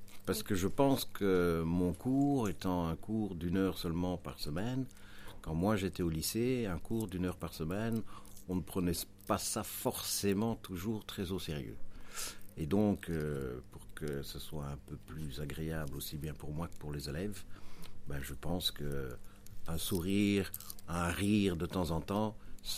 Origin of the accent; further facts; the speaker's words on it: Belgium; puisque je suis belge.